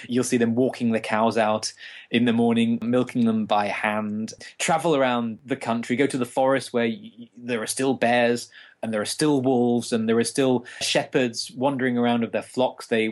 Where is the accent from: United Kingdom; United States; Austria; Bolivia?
United Kingdom; North East England; I'm from Northern England. And if I go back to my home village, the young people like me have all had to leave. There is no jobs there.